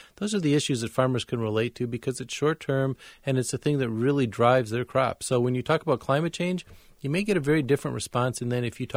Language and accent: English; Wisconsin, United States; I grew up in Wisconsin, so I'm pretty familiar with farmers.